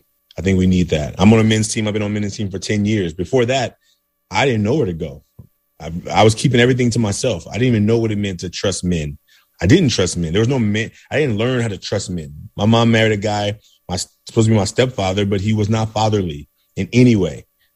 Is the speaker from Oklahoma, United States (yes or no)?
no; Oakland, California, United States; Now, listen, I know that my growing up in Oakland, California it was my story.